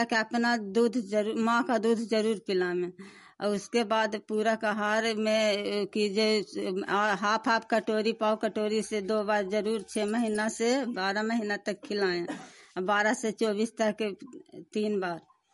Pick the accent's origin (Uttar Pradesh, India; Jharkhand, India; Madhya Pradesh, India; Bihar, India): Bihar, India; बोधी बिघा का रहने वाला हूँ, नगरनौसा प्रखंड का निवासी हूँ।